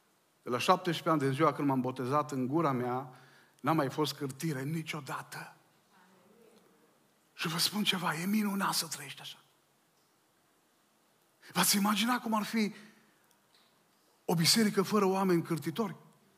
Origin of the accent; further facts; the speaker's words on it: Orșova, Mehedinți County, Romania; born there; m-am născut la Orșova, poate știți zona aceea, un oraș foarte frumos. Vă încurajez să-l vizitați, mai ales vara, e pe malul Dunării, acolo la graniță cu Serbia.